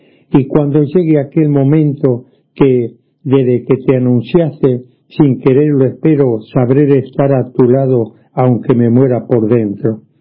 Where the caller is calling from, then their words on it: San Miguel, Buenos Aires Province, Argentina; de San Miguel.